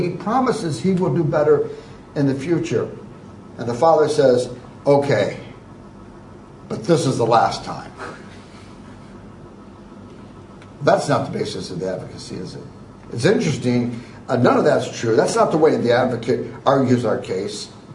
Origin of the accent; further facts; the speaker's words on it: United States; I'm an American.